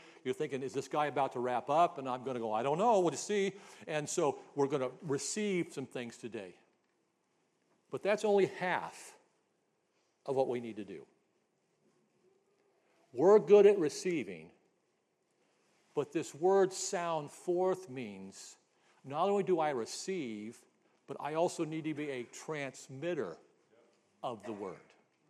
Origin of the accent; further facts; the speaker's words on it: Oregon, United States; I grew up in the Northwest, up in the mountains of Oregon, the Blue Mountains